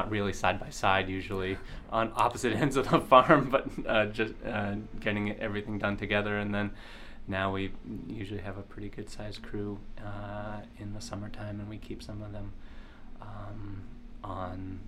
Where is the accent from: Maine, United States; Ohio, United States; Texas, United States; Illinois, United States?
Maine, United States; And I grew up in Maine.